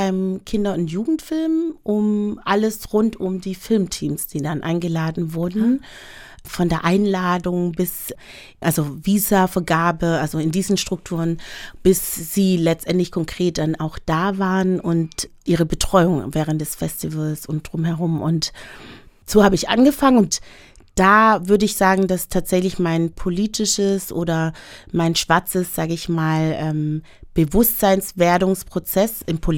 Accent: Stuttgart, Baden-Württemberg, Germany; Und ich komme ja aus Stuttgart, ne? Wir wissen ja, Ingenieurstadt, Technikstadt.

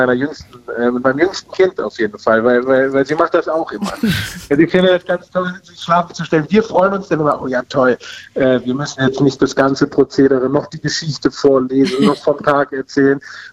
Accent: Berlin, Germany; weil als Berliner, wie ich eben einer war, aufgewachsen in Berlin, war ich immer mit den öffentlichen Verkehrsmitteln unterwegs.

